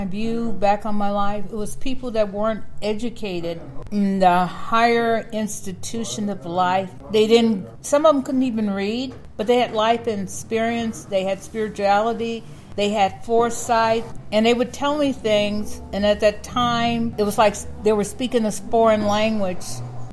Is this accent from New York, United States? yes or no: no; Oakland, California, United States; Oakland at that time, I grew up in the Fruitvale Diamond District. It was predominantly Italian, Portuguese, Caucasian, very few blacks, very few Hispanics.